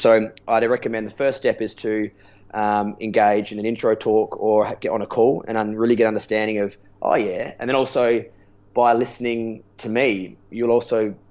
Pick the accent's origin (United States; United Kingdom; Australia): Australia; Adelaide, South Australia; I'm from Adelaide, so there's people in Adelaide, if there's enough people, I'll fly and teach.